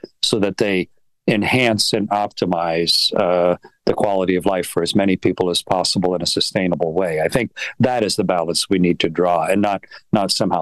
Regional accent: Canada; as a Canadian

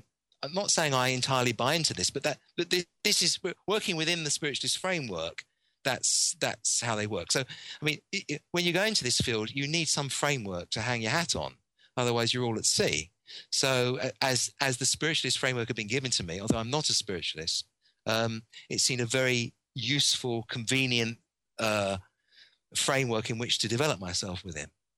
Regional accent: Tottenham, London, United Kingdom; I come from Tottenham, so I come from that background. So these are my people.

